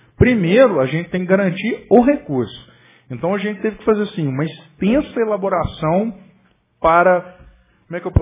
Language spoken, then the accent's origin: Portuguese; Minas Gerais, Brazil; A gente é mineiro, a gente fica quietinho, mas a gente nunca para de trabalhar